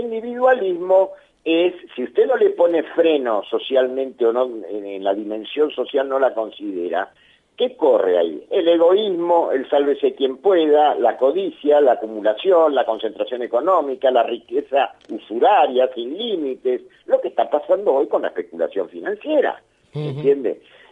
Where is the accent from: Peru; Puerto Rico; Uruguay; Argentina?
Argentina